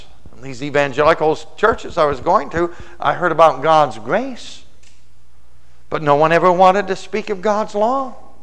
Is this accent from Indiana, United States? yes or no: yes; Terre Haute, Indiana, United States; Well, in my hometown, Terre Haute, Indiana, it was right at 6th and Chestnut.